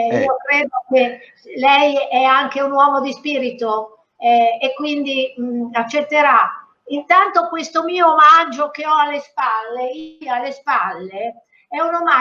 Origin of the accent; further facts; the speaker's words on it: Liguria, Italy; io da Ligure, lei da Ligure d'origine ugualmente